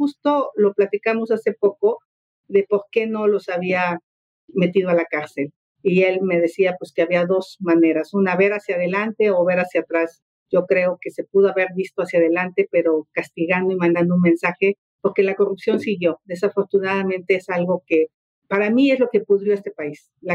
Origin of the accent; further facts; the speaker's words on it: Tepatepec, Hidalgo, Mexico; born there; yo nací en Tepatepec, Hidalgo, que está ubicado en la región indígena del Valle del Mezquital, una zona muy marginada, muy árida. Yo nací en una comunidad donde a las mujeres se nos veía como simples burros de carga